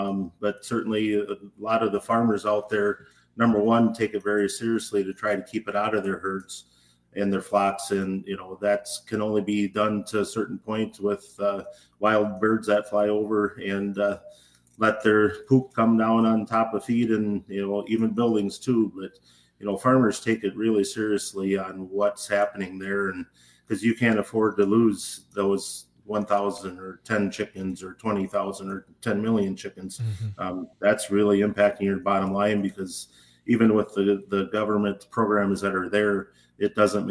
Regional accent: Cashton, Wisconsin, United States; if there's an outbreak in Cashton, Wisconsin, which is my hometown

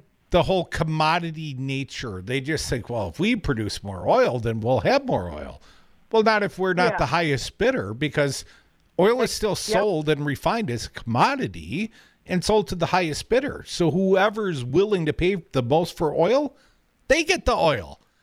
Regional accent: United States; I don't see how we, in good faith, as a people, as an American people, buy any Russian oil

